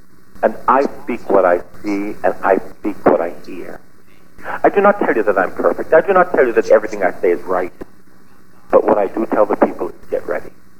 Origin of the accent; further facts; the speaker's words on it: Boston, Massachusetts, United States; I did not read the Wall Street Journal. I came from East Boston. I love Jesus.